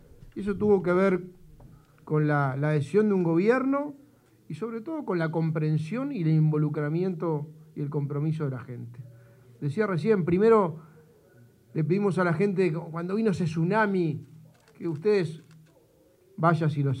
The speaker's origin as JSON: {"language": "Spanish", "country": "Uruguay", "said": "lo digo como uruguayo"}